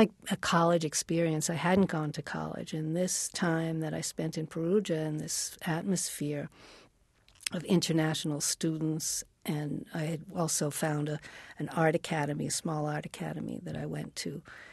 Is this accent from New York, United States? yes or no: yes; New York City, New York, United States; because I was from New York City also, you know